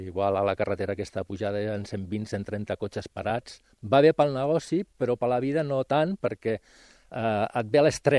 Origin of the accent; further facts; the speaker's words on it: Barcelona, Catalonia, Spain; now in Gisclareny, Spain; Al meu barri, que jo sóc de les Corts, i jo quan era petit, allà on hi ha la illa, el Cort d'Inglés, jo jugava a futbol perquè eren camps